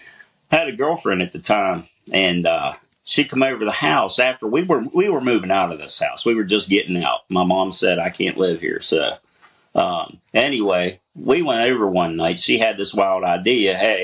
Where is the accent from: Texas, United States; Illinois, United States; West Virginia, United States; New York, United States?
West Virginia, United States; Ridgely; Well, I can say that I'm from Ridgely, West Virginia.